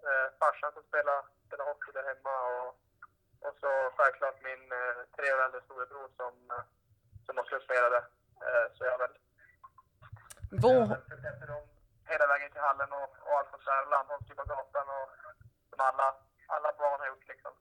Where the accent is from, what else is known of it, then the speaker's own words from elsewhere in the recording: Malmberget, Norrbotten County, Sweden; när man hade sina polare och allt där hemma i Malmberget.